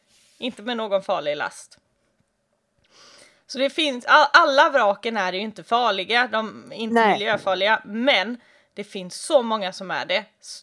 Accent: Västra Götaland County, Sweden; Jag är en arg bohuslänning istället.

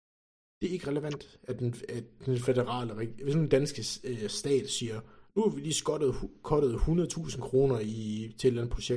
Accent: Aalborg, North Denmark Region, Denmark; for eksempel, jeg kommer op fra Aalborg, ikke?

